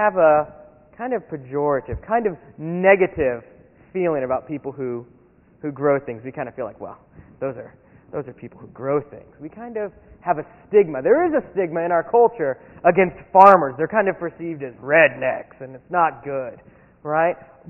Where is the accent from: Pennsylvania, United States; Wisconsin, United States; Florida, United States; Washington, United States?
Florida, United States; Tampa; You see, I grew up in Tampa all my life. I've lived here. I'm a Tampa boy, sixth-generation native.